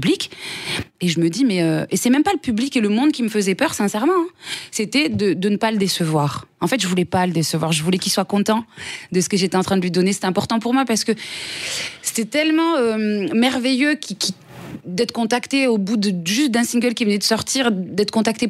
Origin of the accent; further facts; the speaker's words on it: south of France, France; je viens du Sud et par tous les chemins, j'y reviens. Pour moi, c'était la chose, j'y croyais réellement. Et d'ailleurs, c'est ce qui m'est arrivé, je suis retournée dans le Sud.